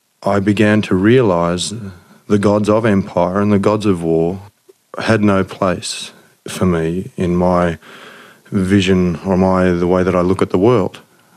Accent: New South Wales, Australia; I grew up out in the Riverina

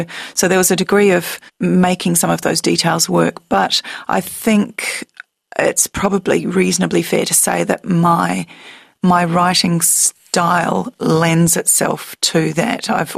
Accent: Perth, Western Australia, Australia; I grew up in Perth, in fact, Cottesloe Beach.

